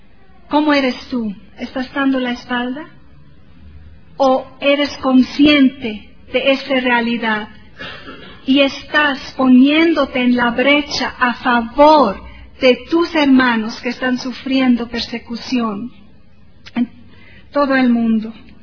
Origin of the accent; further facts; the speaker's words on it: Bolivia; Entonces, eso ya es algo más que podemos tocar como bolivianos, ¿cierto?